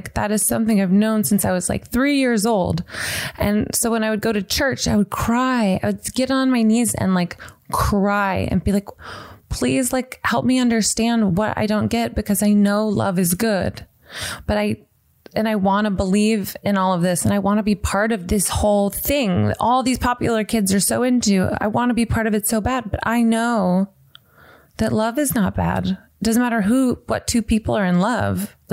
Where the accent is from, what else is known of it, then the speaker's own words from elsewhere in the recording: the South, United States; growing up in the South, which was really religious, and I wanted to be really religious